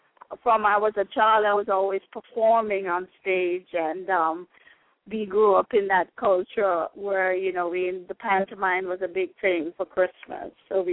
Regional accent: Jamaica; And then growing up in Jamaica, it was always to me, it was always very, very culturally, you know, dynamic, because we had the different cultures interacting

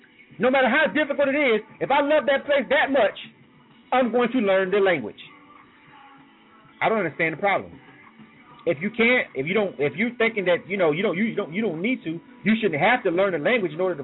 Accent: the South, United States; And I'm born and raised in the South. I've been in every state in the South.

